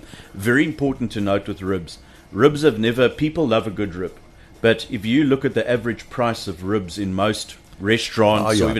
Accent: Johannesburg, Gauteng, South Africa; That was a long, long time ago when I was born and raised in Johannesburg.

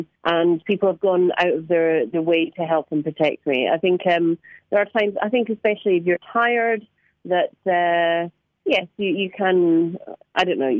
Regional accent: Scotland, United Kingdom; now in London, United Kingdom; I'm from Scotland. I do live in London, but I am from Scotland.

